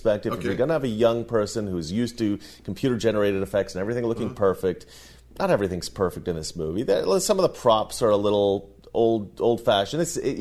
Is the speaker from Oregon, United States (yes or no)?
yes; Oregon, United States; You know, we grew up in Oregon. We grew up riding dirt bikes and horses.